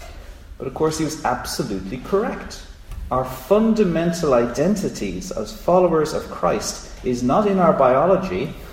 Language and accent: English; Ireland; As I say, I'm from Ireland, we know about these things.